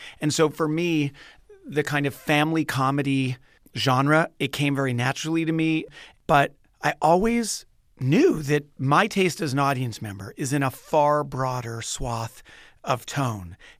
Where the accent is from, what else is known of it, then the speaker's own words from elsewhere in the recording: Montreal, Quebec, Canada; So I'm from Montreal, and I used to do some acting when I was a kid